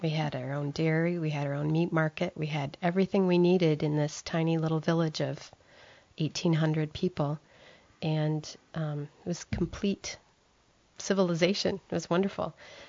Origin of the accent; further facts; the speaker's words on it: Michigan, United States; Well, I'm a Michigan native, so I grew up in the Thumb.